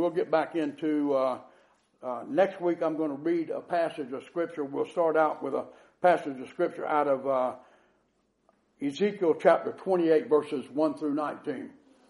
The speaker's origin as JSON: {"language": "English", "country": "United States", "said": "I'm really glad that I'm an American."}